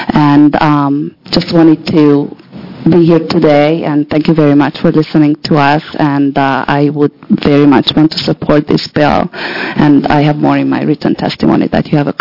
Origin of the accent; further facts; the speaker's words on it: Corvallis, Oregon, United States; I am from Corvallis, and I am a little nervous.